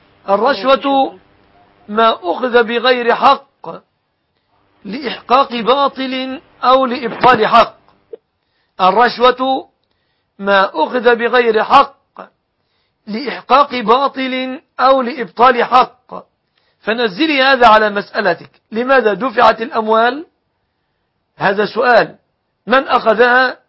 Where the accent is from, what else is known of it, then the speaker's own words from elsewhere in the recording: Egypt; بلادنا مصر